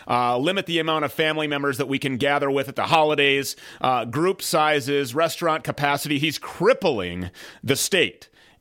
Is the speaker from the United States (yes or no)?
yes; Minnesota, United States; including here in my home state of Minnesota.